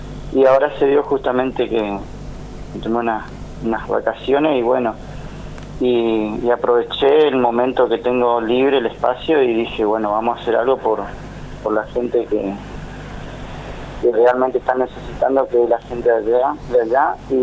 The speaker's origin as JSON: {"language": "Spanish", "town": "Ituzaingó", "region": "Corrientes", "country": "Argentina", "said": "Yo soy de Ituzaingó Corriente"}